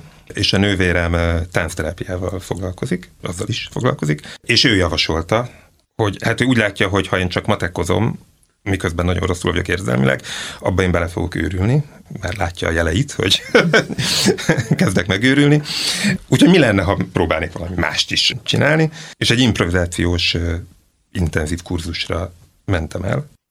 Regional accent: Szeged, Csongrád-Csanád, Hungary; hogy én Szegeden nőttem föl

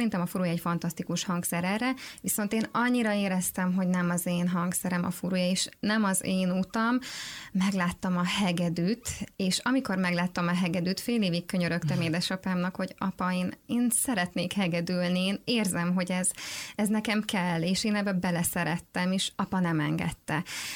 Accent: Tekenye, Zala, Hungary; a faluban, ahonnan származom Tekenyéről.

